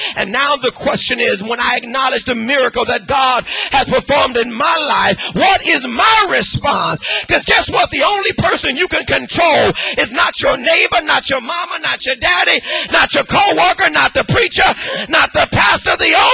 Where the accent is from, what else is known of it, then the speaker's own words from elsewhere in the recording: West Coast, United States; I'm from the West Coast. There's something called Death Valley.